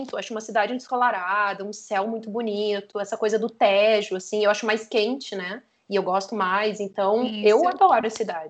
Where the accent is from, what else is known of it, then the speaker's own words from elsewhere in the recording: Porto Alegre, Rio Grande do Sul, Brazil; also born or lived in Rio de Janeiro; now in Lisbon, Portugal; eu venho de Porto Alegre, que é uma cidade super violenta, com índices muito ruins de latrocínio, sequestro, estupro, essa questão assim de violência urbana seríssima. Fui morar no Rio de Janeiro